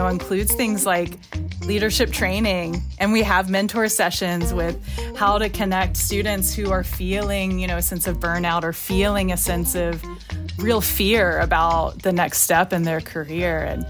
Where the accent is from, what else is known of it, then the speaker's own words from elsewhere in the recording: Memphis, Tennessee, United States; You know, I was from Memphis, Tennessee, and I was performing there.